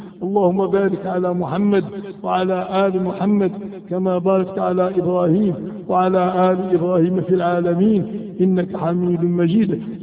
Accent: Marrakesh, Marrakesh-Safi, Morocco; هاد مراكش منذ عقلنا وعقل أجدادنا في هاد البلاد

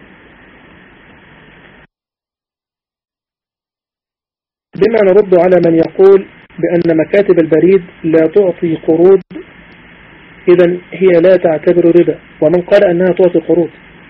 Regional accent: Egypt; الغالب مثلا في عندنا في مصر الغالب أن هذا يعتبر دين

